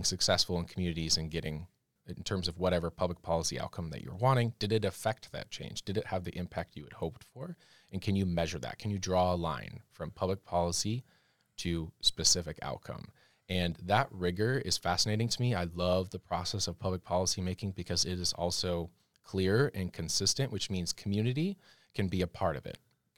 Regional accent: Issaquah, Washington, United States; I come from Issaquah. Salmon is integral to East King County. You know, grew up going to salmon days all the time.

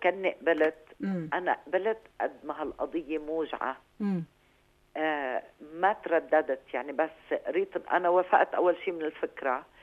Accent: Ain el-Remmaneh, Mount Lebanon, Lebanon; born there; أنا من مواليد عين رمانة

